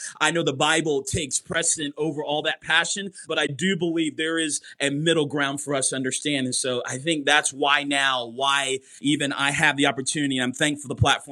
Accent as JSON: {"language": "English", "region": "North Carolina", "country": "United States", "said": "I am from North Carolina and I have the opportunity to travel out from there."}